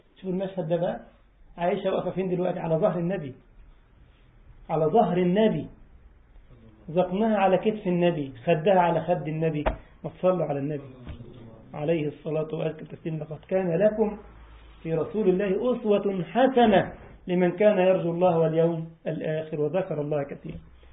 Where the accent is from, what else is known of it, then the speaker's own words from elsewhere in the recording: Egypt; عارف ابو الهول اللي عندنا في مصر فانا عند الهرم ما بيتكلمش